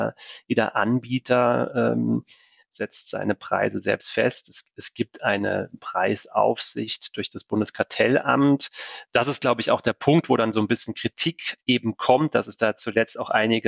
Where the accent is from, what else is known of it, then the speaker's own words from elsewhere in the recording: Kaiserslautern, Rhineland-Palatinate, Germany; im Südwesten Deutschlands, nämlich in meiner Heimatstadt Kaiserslautern